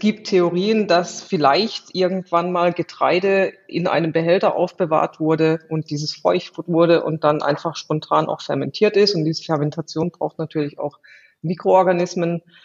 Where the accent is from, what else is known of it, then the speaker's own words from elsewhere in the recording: Southern Germany, Germany; ich komme aus Süddeutschland